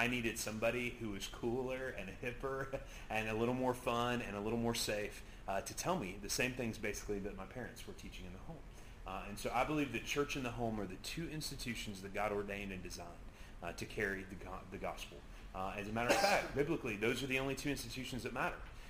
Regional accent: Salem, Illinois, United States; I grew up in Salem.

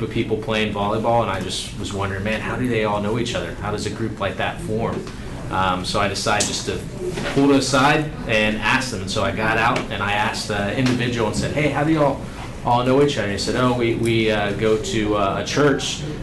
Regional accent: Houston, Texas, United States; I grew up here in Houston, and I did not go to church. I went to school in Nashville, college, came back

